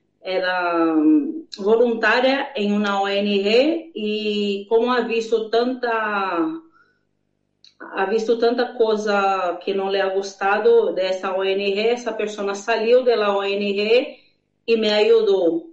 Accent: São Paulo, Brazil; Spanish is a second language; Yo soy de origen brasileña. Fui nacida y criada en una de las muchas favelas de Brasil, en la provincia de São Paulo. Mi familia, ellos son campesinos brasileños que fueron intentando una vida mejor en la ciudad grande.

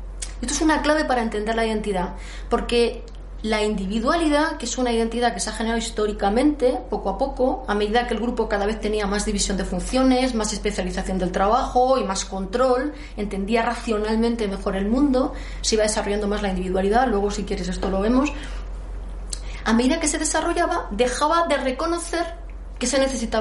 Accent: Spain; Y me reconozco como española, y eso es una identidad relacional también.

